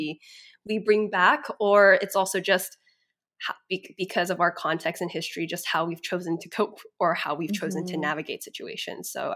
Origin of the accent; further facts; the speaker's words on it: United States; My parents live in Korea, and that's not necessarily where I grew up. I grew up mainly in the States. They moved to Asia once I started college.